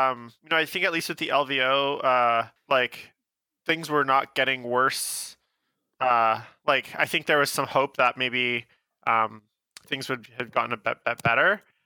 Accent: Canada; I was trying to word it carefully as a Canadian that has no business making comments on a 40K podcast about your politics.

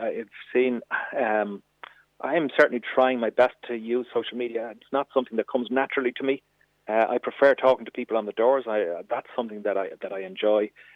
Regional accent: Santry, Leinster, Ireland; now in Ballymun, Ireland; Now, I live in Ballymun, and so I certainly know what it's like to live in my community, and I grew up in Santry

